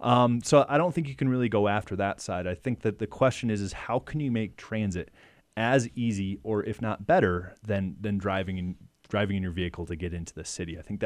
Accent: Northeast, United States; I grew up in the Northeast

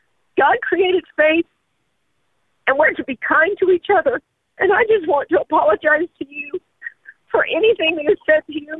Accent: the South, United States; And also, being a Southerner, as is often the case, mental illness runs in my family also

